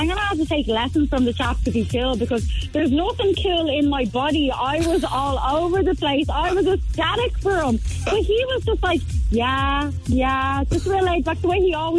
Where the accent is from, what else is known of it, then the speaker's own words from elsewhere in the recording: Ireland; I'm Irish